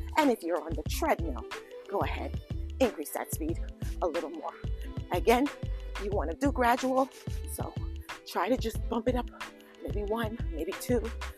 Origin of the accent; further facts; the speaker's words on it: New York, United States; for those of you who don't know, I'm from New York. We walk very fast in New York.